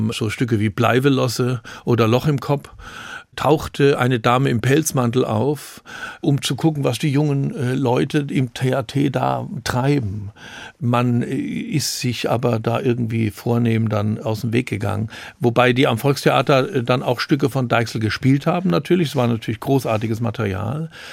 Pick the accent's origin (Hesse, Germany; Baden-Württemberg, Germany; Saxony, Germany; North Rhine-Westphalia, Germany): Baden-Württemberg, Germany; Heidelberg; Ich komme ja aus Heidelberg, gut, das ist 100 Kilometer südlich.